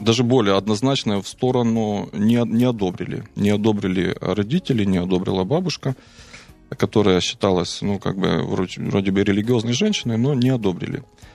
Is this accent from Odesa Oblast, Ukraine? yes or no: yes; Odesa Oblast, Ukraine; now in Kyiv, Ukraine; В нашей местности, в моем родном городе, была турецкая крепость, и более 300 лет там пребывали турки.